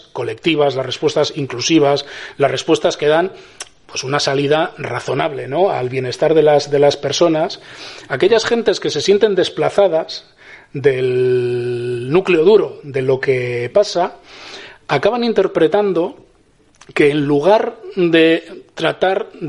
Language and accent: Spanish; Basque Country, Spain; Yo soy vasco y quiero decir, esto no es una opinión, esto es así.